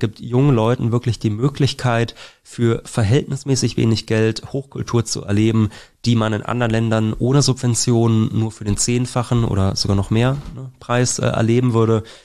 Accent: Berlin, Germany; in Berlin, wo ich herkomme, gibt es das auch.

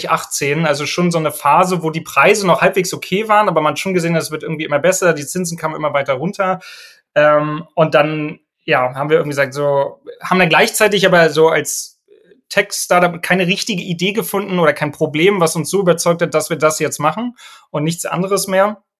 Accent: Rostock, Mecklenburg-Vorpommern, Germany; born there; Das ist so ein bisschen, wo ich herkomme, also ich bin in Rostock geboren, meine Frau hat in Greifswald studiert, wir haben so ein bisschen Familie bis irgendwie auch Rügen.

